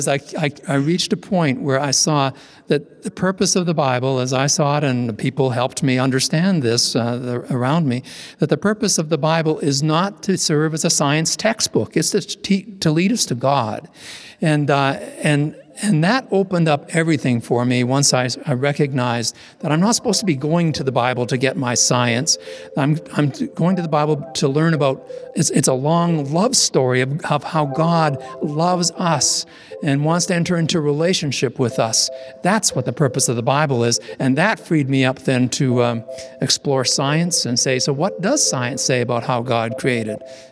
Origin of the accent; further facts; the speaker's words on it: Vancouver, British Columbia, Canada; I grew up in Western Canada in Vancouver, Greater Vancouver